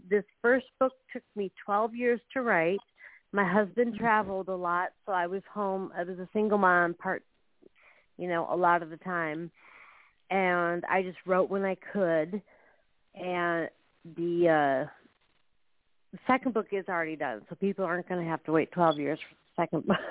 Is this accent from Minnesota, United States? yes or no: yes; Minnesota, United States; also born or lived in Nashville, Tennessee; I lived there, but I was born in Minnesota. I lived in Minnesota up until about 2003.